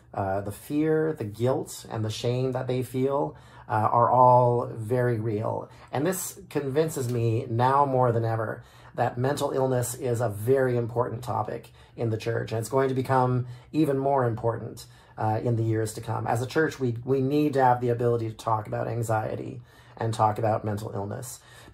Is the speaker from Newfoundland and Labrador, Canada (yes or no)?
no; Sarnia, Ontario, Canada; I was driving to Waterloo one day from my hometown of Sarnia in an effort to shop for apartments to live